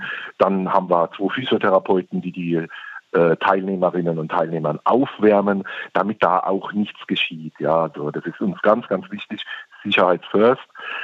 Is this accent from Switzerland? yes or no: no; Rhineland-Palatinate, Germany; Also als Pfälzer trinkt man ja gerne den einen oder anderen Schorle.